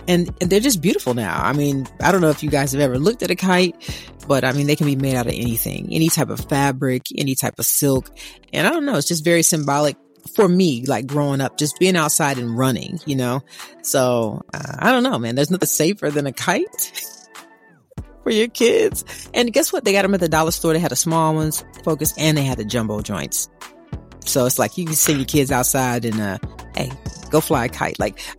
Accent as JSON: {"language": "English", "town": "Evansville", "region": "Indiana", "country": "United States", "said": "And of course, if I'm from Evansville, Indiana, so there's a river walk there. There's a river there."}